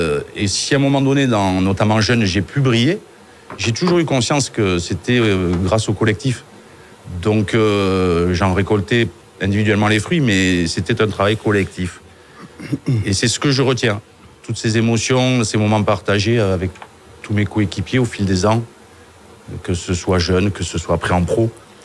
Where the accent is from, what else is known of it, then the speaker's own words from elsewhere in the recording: Bayonne, Nouvelle-Aquitaine, France; Vous savez, j'ai grandi à Bayonne, famille de rugby.